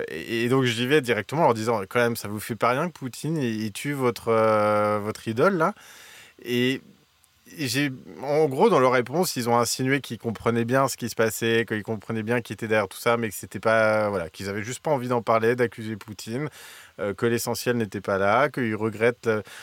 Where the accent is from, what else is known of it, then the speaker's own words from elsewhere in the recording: France; accent: French; Moi, je travaille tout seul avec mon accent français, je suis journaliste étranger.